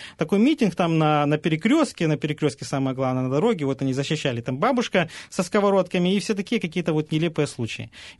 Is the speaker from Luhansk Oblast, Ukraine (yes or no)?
yes; Rovenky, Luhansk Oblast, Ukraine; Ну, я из Ровенек, такой город есть